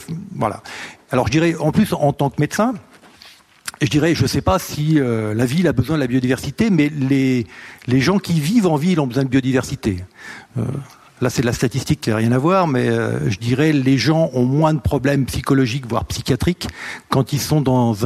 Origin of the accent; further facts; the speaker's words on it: Normandy, France; Alors moi, je suis normand et moitié breton de l'autre côté.